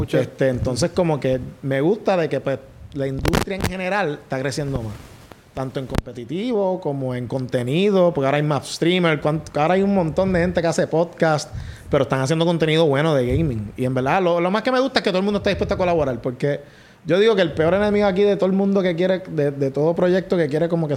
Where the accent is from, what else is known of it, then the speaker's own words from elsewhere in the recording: Mayagüez, Puerto Rico; que yo soy de Mayagüez